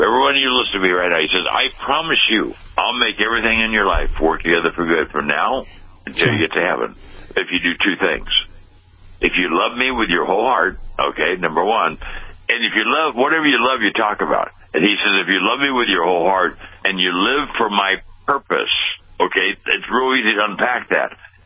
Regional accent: Pasadena, California, United States; But my parents begged me to go to this Christian school in our town. I was born and raised in Pasadena. It was Pasadena College.

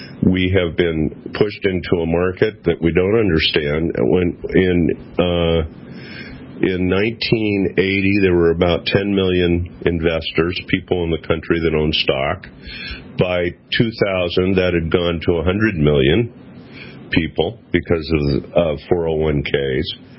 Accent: California, United States; I like the seasons, Kate. I grew up in California. Of course, we had four seasons there, earthquake, flood, fire, and drought.

